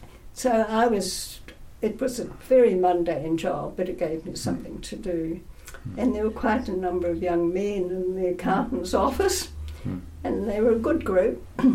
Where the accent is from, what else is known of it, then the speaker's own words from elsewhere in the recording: Wellington, New Zealand; also born or lived in South Island; And we grew up in Wellington, which was very different because I always lived by the sea.